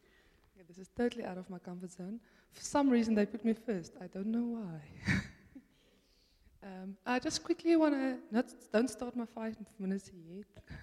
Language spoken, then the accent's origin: English; Cape Town, Western Cape, South Africa; I come from Cape Town